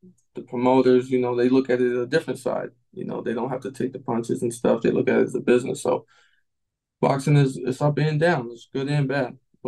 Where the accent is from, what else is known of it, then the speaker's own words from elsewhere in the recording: New England, United States; I'm from New England. I'm a ticket seller.